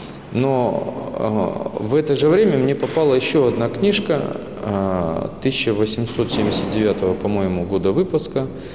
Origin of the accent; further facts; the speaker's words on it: Polevskoy, Sverdlovsk Oblast, Russia; Я сам родом из Полевского.